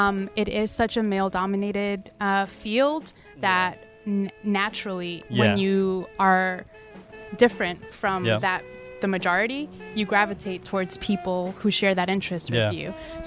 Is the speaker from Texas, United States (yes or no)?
no; New York City, New York, United States; And then also growing up in Queens, going to school in Forest Hills. I went to Forest Hills High School